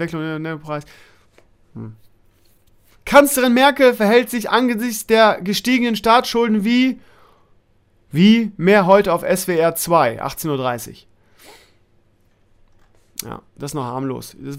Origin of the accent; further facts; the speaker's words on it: Bremen, Germany; Als Bremer, wir haben bei uns immer SPD gewählt, das war auch Tradition.